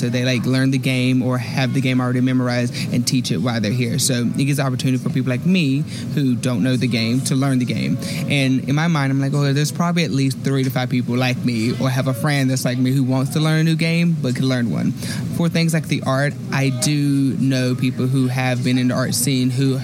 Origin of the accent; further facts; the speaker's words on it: the South, United States; which, as a Southerner, that is the best compliment you can give to me.